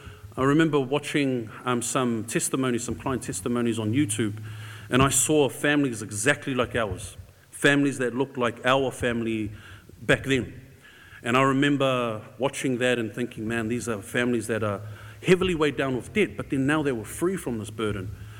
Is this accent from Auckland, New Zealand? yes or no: yes; Auckland, New Zealand; And growing up in Auckland, growing up in the central suburbs of Auckland, I used to go to school with heaps of kids.